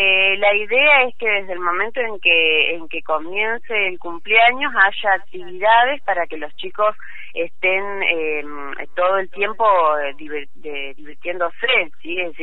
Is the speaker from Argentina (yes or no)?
yes; Aranguren, Entre Ríos, Argentina; now in Paraná, Argentina; hace muchísimos años que vivo en Paraná, pero, bueno, es mi pueblo